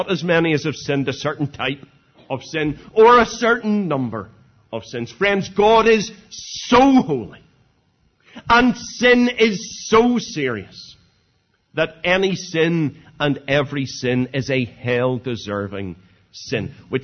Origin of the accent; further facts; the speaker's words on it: Bangor, Northern Ireland, United Kingdom; I was brought up in Bangor